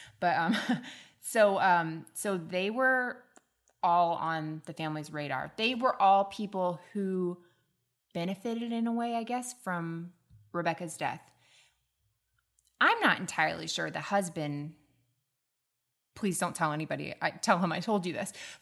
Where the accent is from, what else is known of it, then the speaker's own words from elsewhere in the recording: Southern United States, United States; accent: Southern; hopefully my Southern accent's not coming out too much